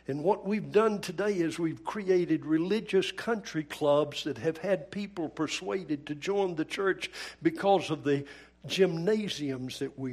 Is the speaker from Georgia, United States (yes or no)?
yes; Georgia, United States; I grew up in Georgia in peach country.